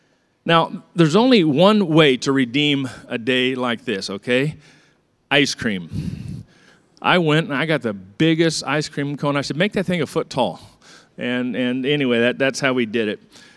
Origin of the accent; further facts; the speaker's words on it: California, United States; And I didn't badmouth California because I'm from California.